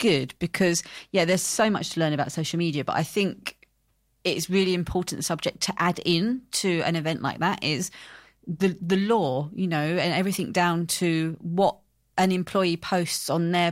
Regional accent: United Kingdom; British. We're never happy.

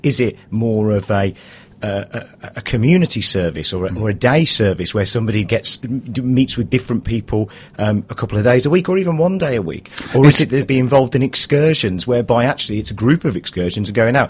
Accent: Redditch, West Midlands, United Kingdom; I've done my best to sort of iron it out, but no, I'm originally from Redditch in the West Midlands.

